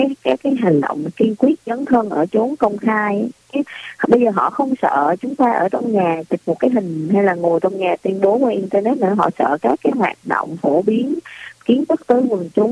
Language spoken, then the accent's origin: Vietnamese; Nha Trang, Khanh Hoa, Vietnam; con là một người sinh sau năm 1975, con sinh năm 1979 ở Nha Trang, và sinh ra và lớn lên ở Nha Trang ạ.